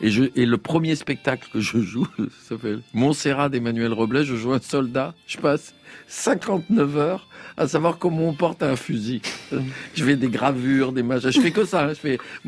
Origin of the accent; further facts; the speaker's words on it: Bagneux, Île-de-France, France; puisque moi quand j'arrive là, je viens de Bagneux